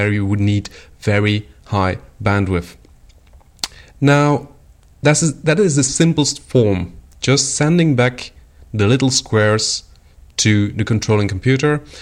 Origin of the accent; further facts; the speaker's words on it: Belgium; my godfather lives in France, and I'm from Belgium, so that's about 1,000 kilometers from here.